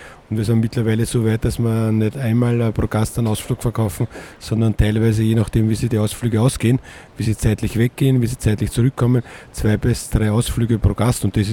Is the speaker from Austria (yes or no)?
yes; Lower Austria, Austria; now in Palma, Spain; Dort, wo ich herkomme, Niederösterreich, die das kennen, wissen, Niederösterreich.